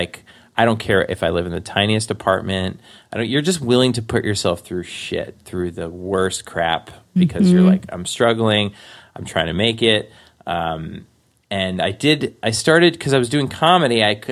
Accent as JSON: {"language": "English", "town": "Forest Hills", "region": "New York", "country": "United States", "tie": "born or raised there", "said": "because we had moved actually, I grew up in Forest Hills. We moved to Whitestone, which is another part of Queens."}